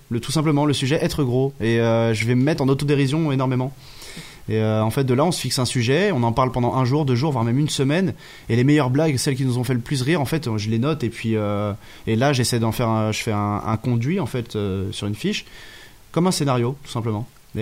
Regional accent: Brittany, France; j'ai parlé de la Bretagne, qui est ma région d'origine.

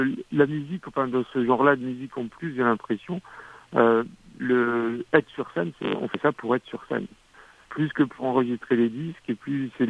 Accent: Strasbourg, Grand Est, France; Je suis strasbourgeois en effet.

